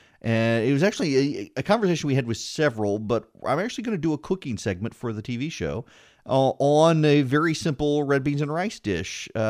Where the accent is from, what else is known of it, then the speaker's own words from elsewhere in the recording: United States; I want the medium coffee. I don't want the grande. I'm an American. I'm in America.